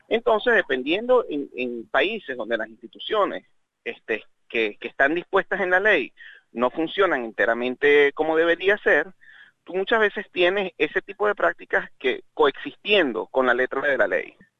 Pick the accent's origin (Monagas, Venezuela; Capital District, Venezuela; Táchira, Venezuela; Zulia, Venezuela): Zulia, Venezuela; Maracaibo; hay un puente que están construyendo a apenas 20 minutos, media hora, donde vive mi familia allá en Maracaibo